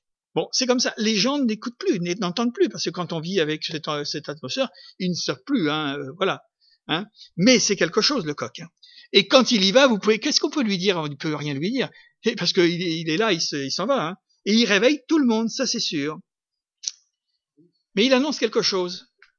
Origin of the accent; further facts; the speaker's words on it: France; Nous, nous sommes des Français, donc des Gaulois.